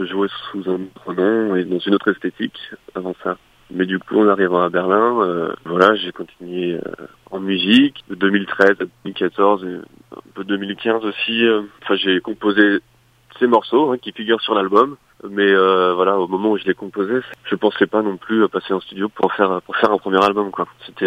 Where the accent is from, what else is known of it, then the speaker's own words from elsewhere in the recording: Lyon, Auvergne-Rhône-Alpes, France; born there; Ouais, je suis né à Croix-Rousse, ouais. Donc on va dire lyonnais de souche.